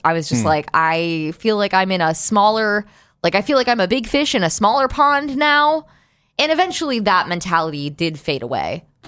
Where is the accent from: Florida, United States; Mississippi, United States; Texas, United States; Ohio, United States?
Ohio, United States; Brunswick; like I grew up in Brunswick, but I was in Cleveland a lot growing up.